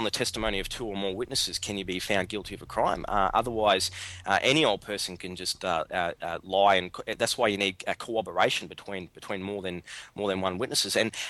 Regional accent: Melbourne, Victoria, Australia; I'm from Melbourne, so obviously this is Australia wide.

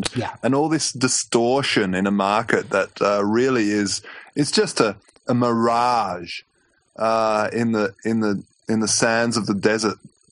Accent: Australia; generally we're Aussie people are kind of nice and they're great

